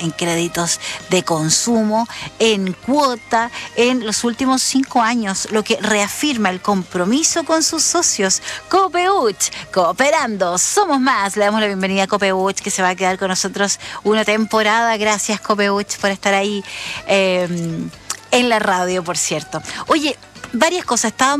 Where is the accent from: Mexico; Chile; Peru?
Chile; con relación a cómo somos los chilenos con el consumo de agua